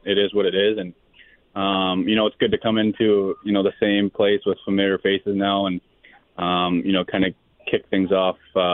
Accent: Anaheim, California, United States; I came from Anaheim, so I was used to the somewhat of a similar weather, somewhat of the similar beach.

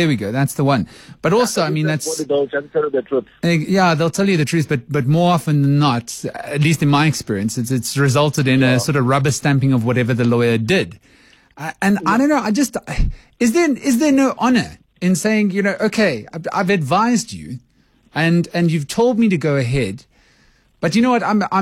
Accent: Roodepoort, Gauteng, South Africa; … from my hometown of Roodepoort.

